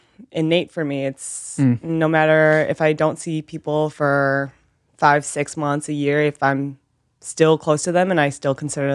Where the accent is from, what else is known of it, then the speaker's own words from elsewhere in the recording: Weymouth, Massachusetts, United States; I was born and raised in Weymouth, Massachusetts. My parents, both of them, are Vietnamese immigrants.